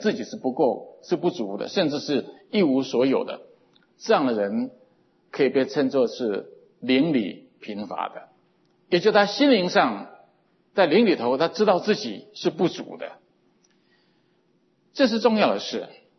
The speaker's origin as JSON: {"language": "Chinese", "country": "Hong Kong", "said": "我是来自香港的女强盗"}